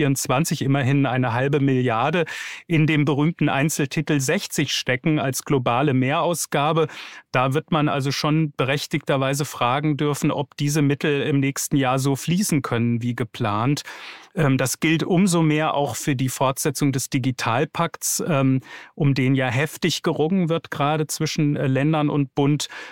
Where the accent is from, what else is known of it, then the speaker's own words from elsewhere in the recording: Hesse, Germany; Ich bin in Hessen groß geworden, habe dort eine Gesamtschule besucht